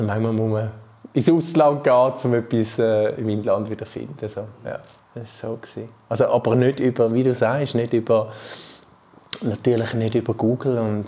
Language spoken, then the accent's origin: German; Rapperswil-Jona, St. Gallen, Switzerland; ich bin in Rapperswil-Jona aufgewachsen